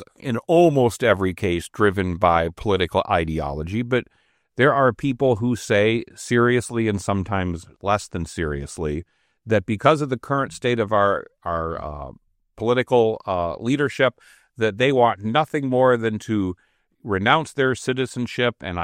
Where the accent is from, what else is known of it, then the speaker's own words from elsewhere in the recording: United States; it just seems like we're sort of, as an American, you're sort of given up.